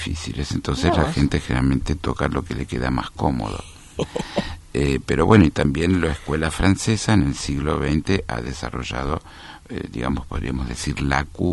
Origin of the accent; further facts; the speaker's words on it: Argentina; acá somos argentinos y que necesitamos música argentina.